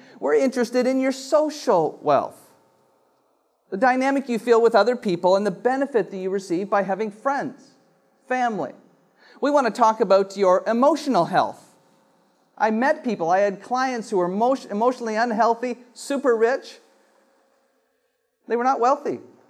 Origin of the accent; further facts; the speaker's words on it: Canada; because as a Canadian, I benefit from you paying your taxes.